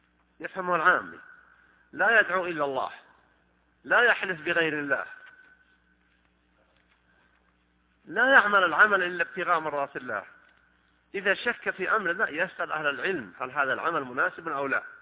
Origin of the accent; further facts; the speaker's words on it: Saudi Arabia; أن يحفظ على بلادنا المملكة العربية السعودية أمنها على دينها ودنياها